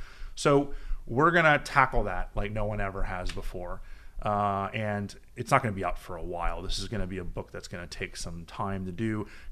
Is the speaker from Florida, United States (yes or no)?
yes; Miami, Florida, United States; now in Washington, United States; We grew up in Miami together.